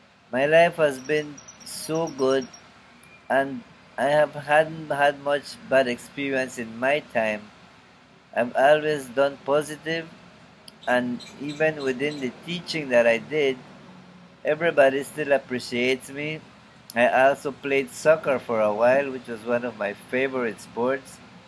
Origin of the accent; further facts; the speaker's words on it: San Ignacio, Cayo District, Belize; So in my hometown, everyone, almost 90% of the people in San Ignacio